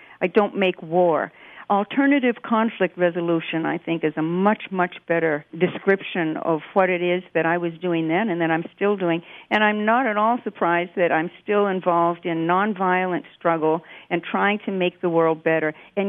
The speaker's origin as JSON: {"language": "English", "region": "Saskatchewan", "country": "Canada", "tie": "born or raised there", "said": "I was born in Saskatchewan, like a lot of Aboriginal people in Canada"}